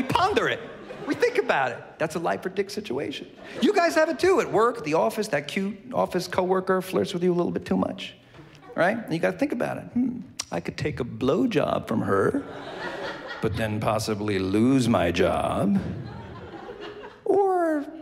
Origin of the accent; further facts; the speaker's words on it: Bronx, New York, United States; See, I grew up in the Bronx, and one thing I learned growing up in the Bronx